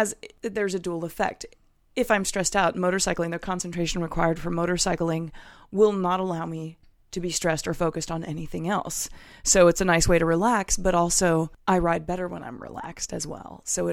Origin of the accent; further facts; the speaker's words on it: California, United States; I was born and raised in the Bay Area.